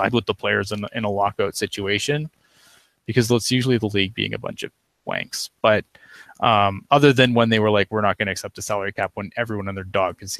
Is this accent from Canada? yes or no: yes; Canada; I'm ashamedly Canadian. I'm not ashamed to be Canadian